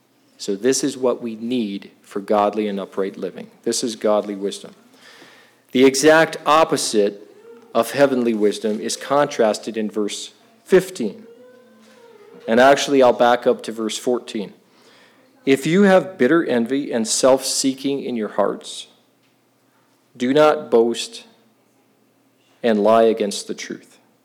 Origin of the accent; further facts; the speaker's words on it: Wisconsin, United States; I grew up in Wisconsin from the States. I grew up a Green Bay Packers fan.